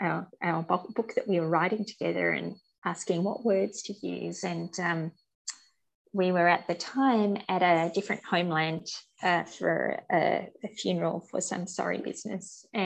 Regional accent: Sydney, New South Wales, Australia; born there; being of English, Welsh and Irish descent heritage. I was born in Sydney, and then have moved around and now been on Goombenga country for the last 7 years.

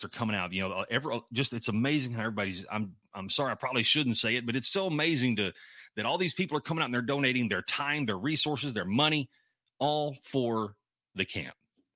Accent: Mount Pleasant, Texas, United States; I'm from Northeast Texas. I'm from Mount Pleasant, Texas, where the last show we did

